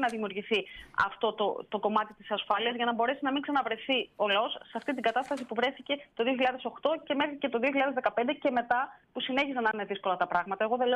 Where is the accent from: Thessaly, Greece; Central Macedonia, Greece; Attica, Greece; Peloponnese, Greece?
Thessaly, Greece; Karditsa; Είμαι από την Καρδίτσα